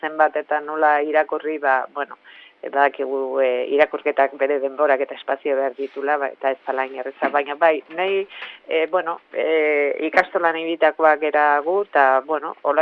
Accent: Zumarraga, Basque Country, Spain; Zumarragakoa naiz, Zurrutikoa berez

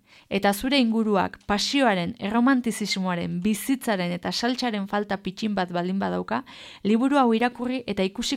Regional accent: Legorreta, Basque Country, Spain; eta legorretan, nire herrian, abe jendea etortzen dan, irailean egingo det

